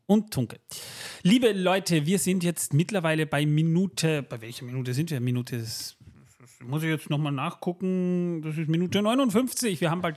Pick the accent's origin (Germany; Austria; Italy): Austria; Ich bin Österreicher, ja. Ich spreche kein Deutsch.